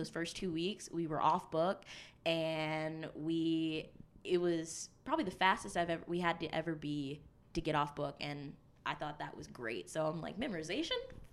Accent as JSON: {"language": "English", "town": "Raleigh", "region": "North Carolina", "country": "United States", "said": "I'm a rising senior musical theater major. I'm from Raleigh, North Carolina, and I came to Western Carolina specifically for the musical theater program."}